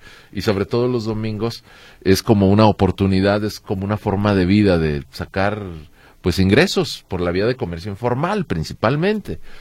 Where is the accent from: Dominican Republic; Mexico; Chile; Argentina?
Mexico; Siempre demeritando lo que como mexicanos somos capaces de hacer.